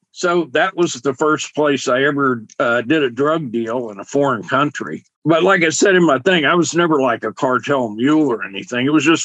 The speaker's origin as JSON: {"language": "English", "town": "Pensacola", "region": "Florida", "country": "United States", "tie": "born or raised there", "said": "And then I found a company in my hometown, Pensacola, where I lived"}